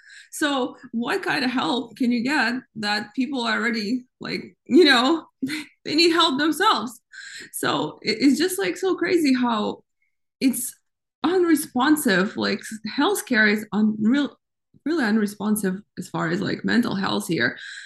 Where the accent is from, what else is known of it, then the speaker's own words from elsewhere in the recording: Ukraine; I grew up in Ukraine